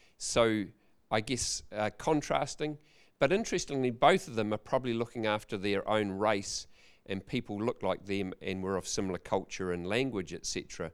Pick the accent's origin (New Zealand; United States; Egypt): New Zealand; Ashburton, Canterbury; So my background was I grew up in Ashburton, very proud.